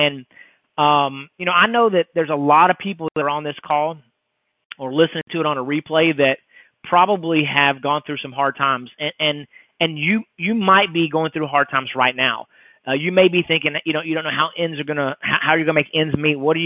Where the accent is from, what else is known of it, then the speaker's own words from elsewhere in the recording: Texas, United States; And so I grew up where we would go to Tyler. I grew up in East Texas. We moved back to East Texas